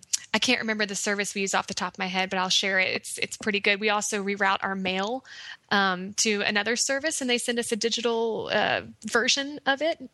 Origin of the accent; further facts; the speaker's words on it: Austin, Texas, United States; because I'm from Austin, Texas, where everyone is a Wi-Fi, a laptop toter